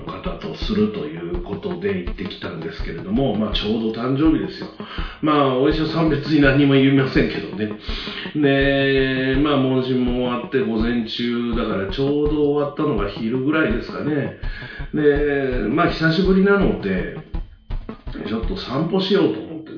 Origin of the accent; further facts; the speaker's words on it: Kyoto, Japan; まあ、僕は京都ですけど、